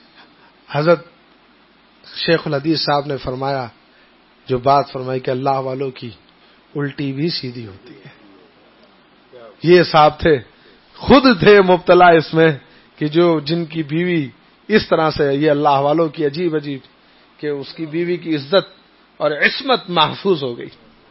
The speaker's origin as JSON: {"language": "Urdu", "region": "Punjab", "country": "Pakistan", "said": "میں بڑا خاندانی ہوں، اور … میرا بھی پنجاب سے تعلق ہے نا،"}